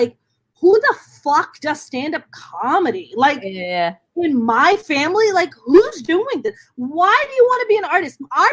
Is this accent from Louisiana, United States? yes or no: no; New York City, New York, United States; cause I grew up in New York City and I used to live in Midtown West and then moved out to Brooklyn and stuff and grew up in New York.